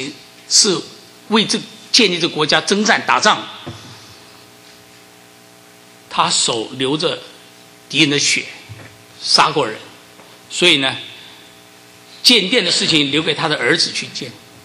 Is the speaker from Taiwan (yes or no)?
yes; Taiwan; now in United States; 我是在台湾长大的哈，台湾早年是非常的这个反左反共哈，所以鲁迅的东西我从来没有看过，我到美国才真正的读到鲁迅的阿 Q 正传啊。